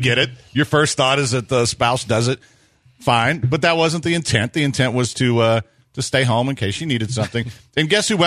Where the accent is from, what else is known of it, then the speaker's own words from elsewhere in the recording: Galveston, Texas, United States; We used to have a saying growing up in Galveston, the Gulf is deep and full of sharks.